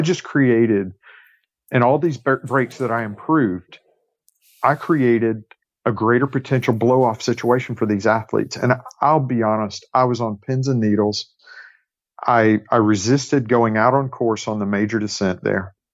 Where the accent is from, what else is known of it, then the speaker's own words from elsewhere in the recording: Chattanooga, Tennessee, United States; 70.3 Worlds was in my hometown the following year in Chattanooga.